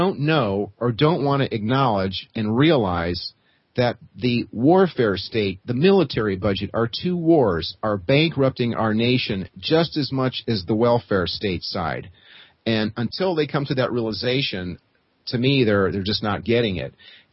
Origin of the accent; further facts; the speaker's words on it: United States; I'm an American who actually knows world geography.